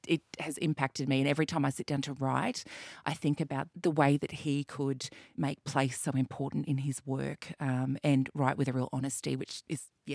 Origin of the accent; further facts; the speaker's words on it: Brisbane, Queensland, Australia; I grew up in Brisbane, which was, you know, on the back of the Joe era and the back of, like, you know, no arts funding and all this kind of stuff.